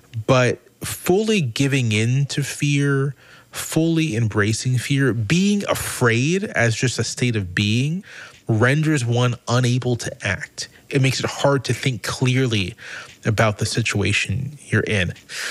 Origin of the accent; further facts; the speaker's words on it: Virginia, United States; I grew up in Virginia. I was born in the South. My family is from the American South.